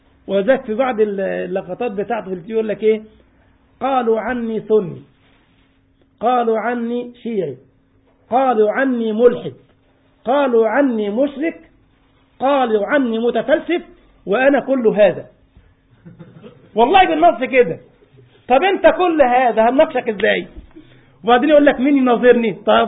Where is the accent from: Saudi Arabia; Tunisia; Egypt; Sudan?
Egypt; زي عندنا في مصر تجد مثلا واحد تخصصه طبيب سموم